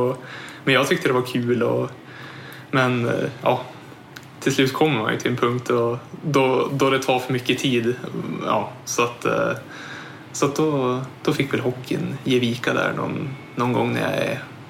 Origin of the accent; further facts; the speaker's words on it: Bredby, Västernorrland County, Sweden; Jo, jag kommer från Bredby, några mil utanför Örnsköldsvik.